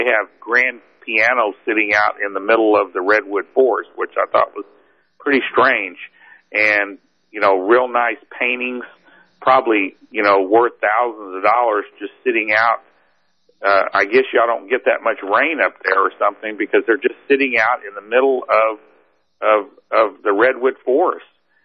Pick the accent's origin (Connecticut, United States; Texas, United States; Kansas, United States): Texas, United States; You know, I'm from Texas, so, you know, I've never seen any kind of trees that big.